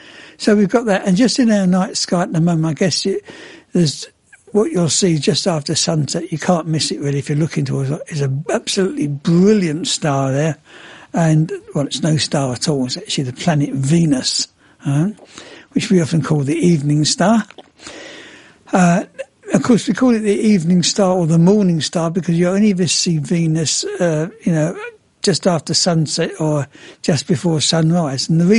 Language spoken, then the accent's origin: English; South West England, United Kingdom; I come from Stonehenge, and stone circles are intimately linked with the stars